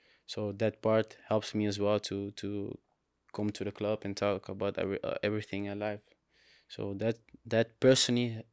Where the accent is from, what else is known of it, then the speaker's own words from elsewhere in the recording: Barcelona, Catalonia, Spain; Yeah, I grew up in Barcelona.